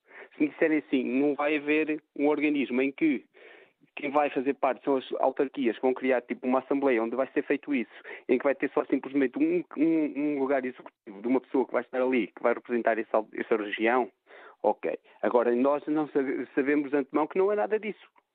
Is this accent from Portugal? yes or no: yes; Tarouca, Norte, Portugal; mas eu sou de Tarouca